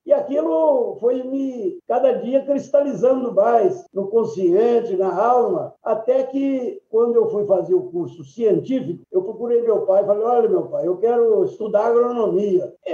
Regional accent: Bambuí, Minas Gerais, Brazil; born there; e ele se formou e foi lá para o interior de Minas, em Bambuí, onde eu nasci

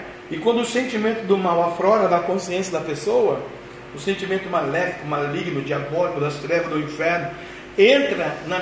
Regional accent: Jussara, Brazil; Minha mãe me ensinava, eu sou muito pobre. Nasci e cresci no Jussara

